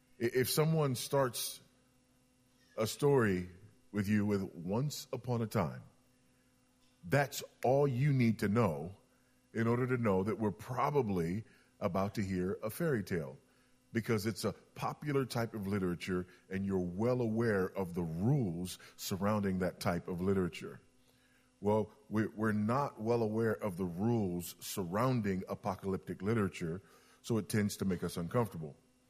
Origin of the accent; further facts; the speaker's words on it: Los Angeles, California, United States; I grew up in Los Angeles, and there were a lot of black nationalists at the time in Los Angeles, a lot of black nationalist movements.